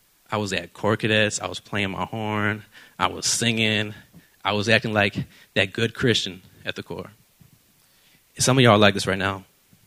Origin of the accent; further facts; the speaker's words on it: United States; born there; I was born and raised in the Salvation Army, but I'm actually the first one in my family tree to be born in the U.S. My parents are immigrants from Panama.